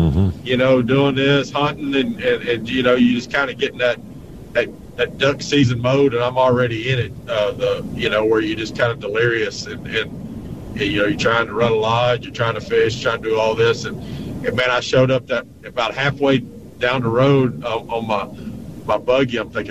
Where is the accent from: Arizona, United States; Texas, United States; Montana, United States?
Texas, United States; if you want to see alligators, you go to where we grew up in Chambers County